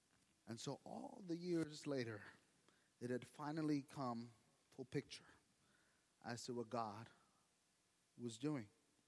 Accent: New York City, New York, United States; See, we grew up in the Lower East Side in Manhattan.

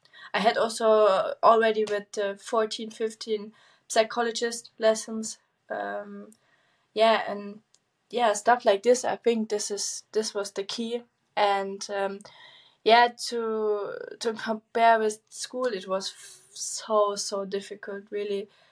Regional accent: Kassel, Hesse, Germany; English is a second language; I did my final exams in 2021, and I did it in my hometown in Kassel.

